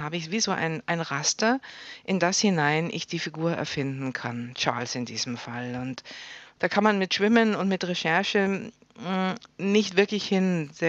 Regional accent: Munich, Bavaria, Germany; born or raised there; now in Berlin, Germany

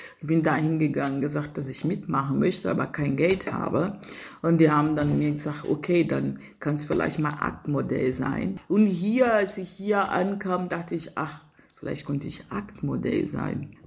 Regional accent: Brazil; ich bin eine Brasilianerin, ich bin Ausländerin.

